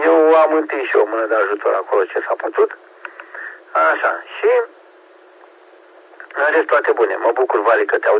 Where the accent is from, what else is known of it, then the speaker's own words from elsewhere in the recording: Pitești, Argeș, Romania; de la Pitești, dacă ajută cu ceva